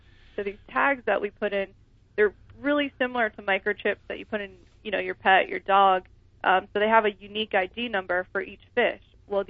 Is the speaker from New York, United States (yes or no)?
no; Florida, United States; So I'm down from the Gulf Coast of Florida, and the fish that we see down there are coming in April.